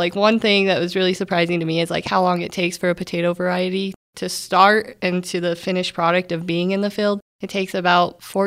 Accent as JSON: {"language": "English", "town": "Monte Vista", "region": "Colorado", "country": "United States", "tie": "born or raised there", "said": "I am originally from Monta Vista, born and raised. I went to Sargent High School, graduated in 2014. My dad was a potato grower."}